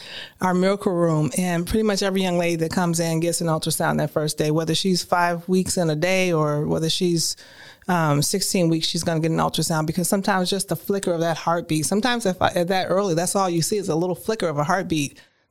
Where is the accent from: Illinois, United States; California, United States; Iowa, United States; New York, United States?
Illinois, United States; Chicago; I grew up in Chicago, loving family, but still it's a decision that I could have made.